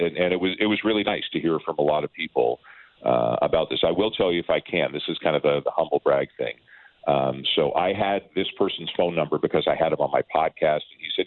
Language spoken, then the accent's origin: English; Canada; I'm very proud of being Canadian, and I've worked probably more in the U.S. in my career than I have in Canada, but I've always lived in Canada.